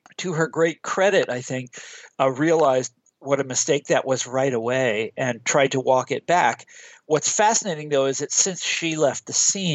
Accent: Midwest, United States; I'm from the Midwest.

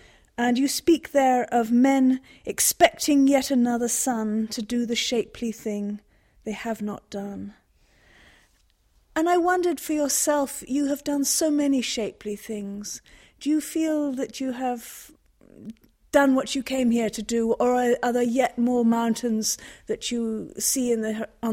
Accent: Scotland, United Kingdom; I grew up in Scotland, in the country.

